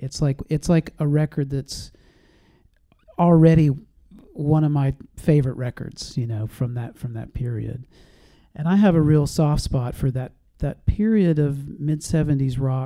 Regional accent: Mississippi, United States; I'm from Mississippi. So to hear that this record has some roots in Jackson, Mississippi just takes it over the top for me.

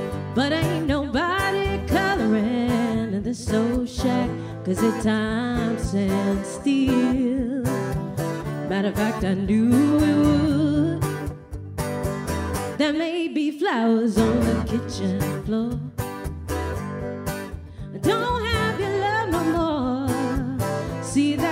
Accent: Jackson, Mississippi, United States; Happy to be back in Mississippi. I'm from Jackson originally, and so Mississippi is always home to me

